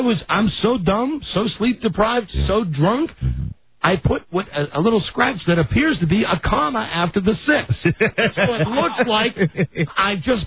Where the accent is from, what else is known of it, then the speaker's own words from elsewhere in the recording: Washington, District of Columbia, United States; And where are you from? I said Washington D.C. Where's that province? I've never heard of that. And I said, it's 3,000 miles that way.